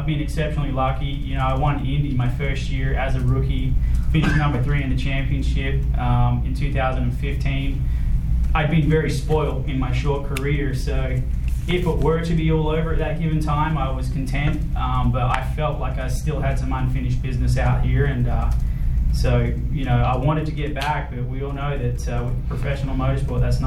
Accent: Australia; Growing up in Australia, you know, I knew of this race and this racetrack.

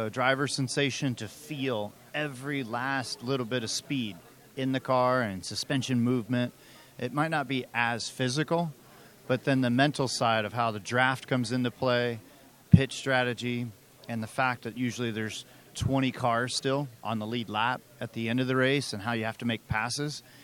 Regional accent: Las Vegas, Nevada, United States; You know, I grew up in Vegas. It's a great hometown to represent as somebody's hometown.

